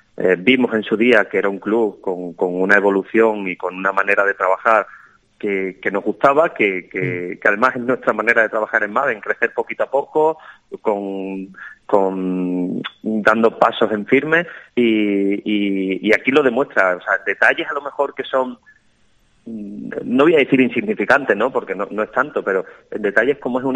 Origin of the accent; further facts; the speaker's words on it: Extremadura, Spain; nosotros somos extremeños y queremos apostar por los extremeños.